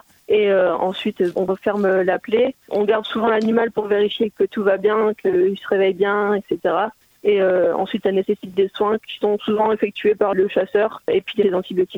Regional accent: Hauts-de-France, France; Je suis originaire du Nord à l'origine.

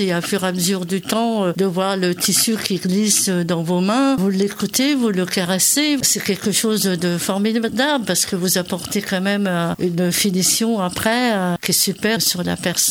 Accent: Alençon, Normandy, France; au départ, je suis d'Alençon. Après, je suis restée sur Alençon pour raisons personnelles, un peu plus personnelles.

